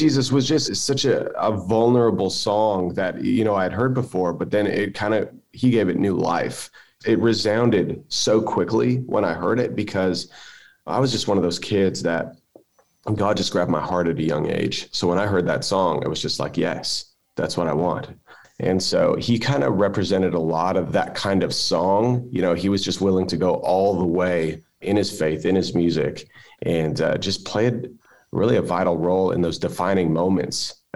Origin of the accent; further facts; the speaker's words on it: Canada; Yeah. I mean, I'm Canadian